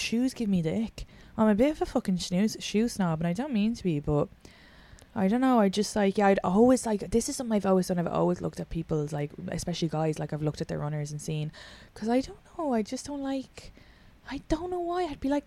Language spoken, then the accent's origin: English; Ireland; no, I'm just, it's not, just I'm Irish.